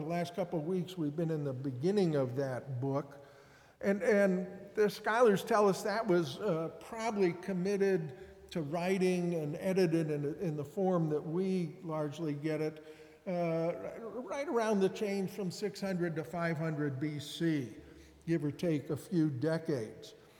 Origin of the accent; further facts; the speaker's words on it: Cincinnati, Ohio, United States; And I grew up in Cincinnati, so I was surprised to find that little connection.